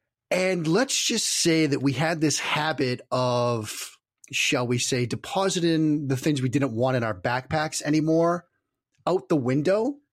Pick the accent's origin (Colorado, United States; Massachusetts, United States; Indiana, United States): Massachusetts, United States; Boston; I'm an Italian kid, you know, growing up in the Boston area